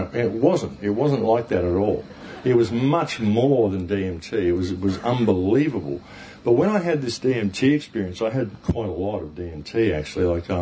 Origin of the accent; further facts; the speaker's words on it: Australia; And I'm saying, hey, man, I'm from Australia. Everything's close.